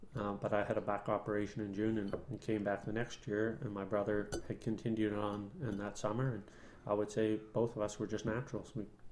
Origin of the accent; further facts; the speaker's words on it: Renforth, New Brunswick, Canada; mean, you know, we come from a small village. We're simple people from Renforth